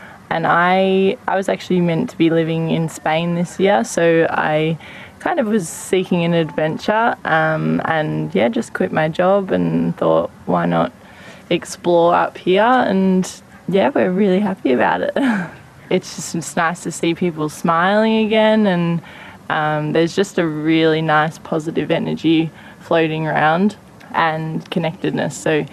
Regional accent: Melbourne, Victoria, Australia; I'm 26 and I'm here from Melbourne

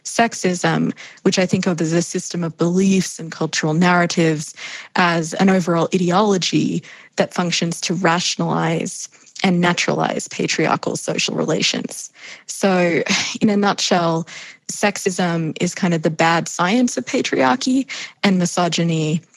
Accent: Australia; Australia, my home country, as I hope my accent still makes relatively clear, although I know it's a funny hybrid at this point.

